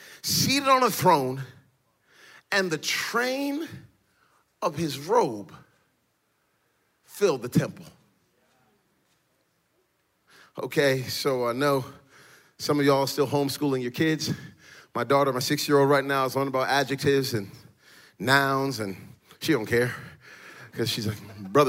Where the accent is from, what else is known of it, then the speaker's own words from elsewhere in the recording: Texas, United States; I'm from Texas too.